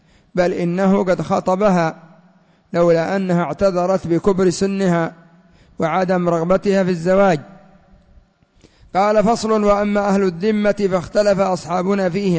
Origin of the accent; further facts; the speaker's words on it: Yemen; عندنا في اليمن يطلقون على السلام المصافحة